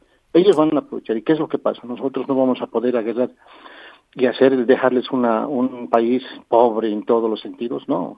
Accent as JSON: {"language": "Spanish", "country": "Bolivia", "said": "Tenemos que tener la unión entre bolivianos. Todos somos bolivianos"}